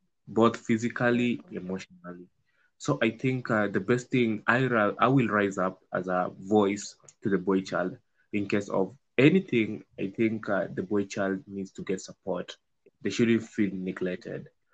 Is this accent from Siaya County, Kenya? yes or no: no; Kilifi County, Kenya; I'm from Coast, Kilifi County.